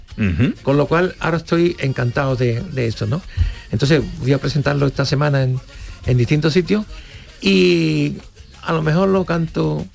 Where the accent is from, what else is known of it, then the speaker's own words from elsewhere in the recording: Seville, Andalusia, Spain; los trianeros somos unos enamorados de Sevilla, porque somos sevillanos de pura cepa.